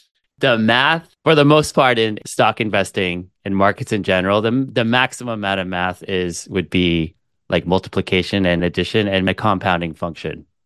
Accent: Hong Kong; I know this sounds like kind of weird, but I grew up in Hong Kong. So it's a very financial focused, just all the main industry was finance.

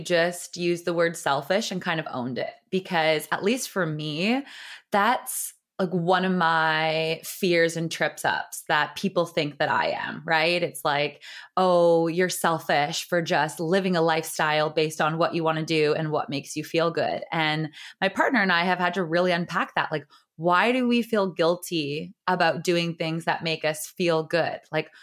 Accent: Canada; As a Canadian growing up in North America, that is definitely the default state of your life ends now and it's no longer about you.

